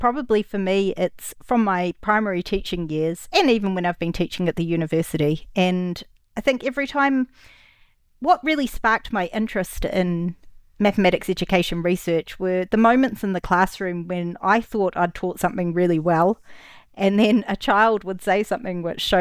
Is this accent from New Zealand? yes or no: yes; New Zealand; So I'm from New Zealand, Cook Island, New Zealander. So that means my family comes from one of the small Pacific nations.